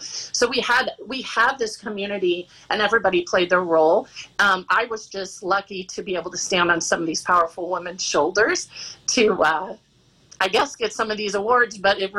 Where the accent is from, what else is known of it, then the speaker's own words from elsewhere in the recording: Missouri, United States; I came from Missouri, and I'm 3rd shortest out of 7 kids.